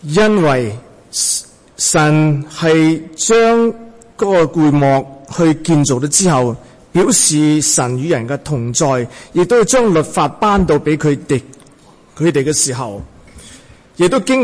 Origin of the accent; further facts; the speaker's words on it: Guangdong, China; 我系广东人啊。我呢个乡咧